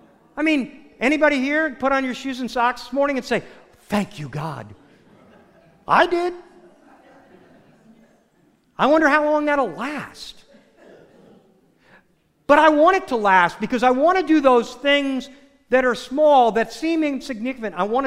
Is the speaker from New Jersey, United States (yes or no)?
yes; New Jersey, United States; I mean, in my family growing up in New Jersey, Christmas was a huge deal.